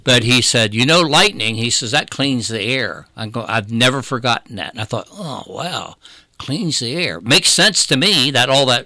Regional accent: Marion, United States; I was born in Marion, 1953. Actually, I was born in this building, I believe.

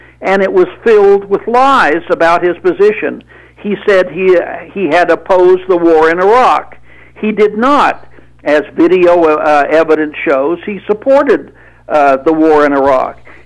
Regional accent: Kansas, United States; I'm a Kansan, so I'm a Midwesterner like you and your listeners, and I come from a farm family out in western Kansas

